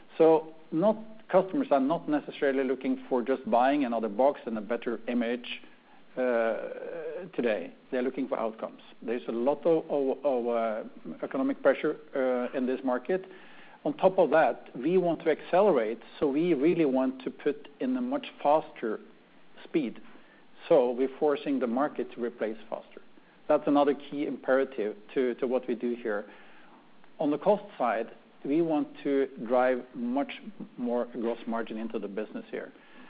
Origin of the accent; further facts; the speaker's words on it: Norway; my accent, I'm Norwegian. I run this business from Norway